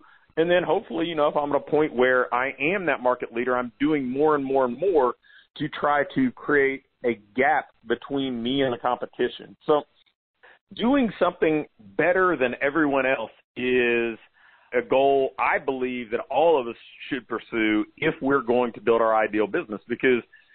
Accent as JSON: {"language": "English", "town": "Portsmouth", "region": "Ohio", "country": "United States", "tie": "born or raised there", "said": "Then I looked at somebody like Dale King in my hometown in Portsmouth, Ohio, taking a completely different approach to success."}